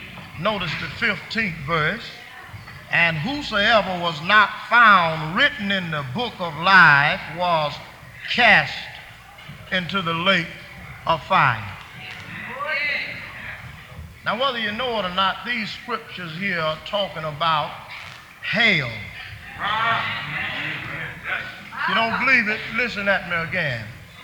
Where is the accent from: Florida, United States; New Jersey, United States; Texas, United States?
Texas, United States; When I was a boy, I never will forget, growing up in East Texas, I tried to make a successful shoe shining boy.